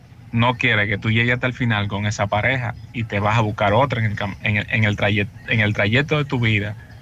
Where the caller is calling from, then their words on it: Santiago, Dominican Republic; Soy dominicano … desde aquí de Santiago.